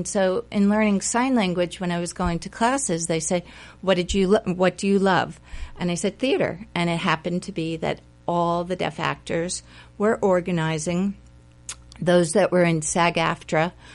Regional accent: New York, United States; I love theater. I'm a New Yorker

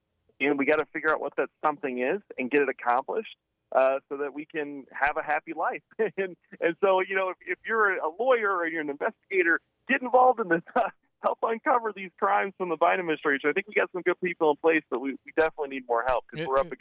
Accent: Geneseo, Illinois, United States; I'm from the Quad Cities. Moline, I'm from a small town called Geneseo, and my family owns pizza restaurants up there in the Quad Cities.

